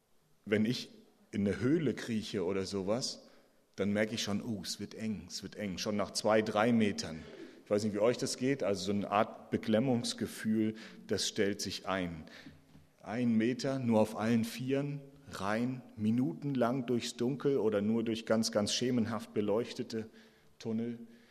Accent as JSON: {"language": "German", "region": "Mecklenburg-Vorpommern", "country": "Germany", "said": "ich komme ursprünglich aus Mecklenburg, bin 1979 geboren, ich war also zur Wende ungefähr 11"}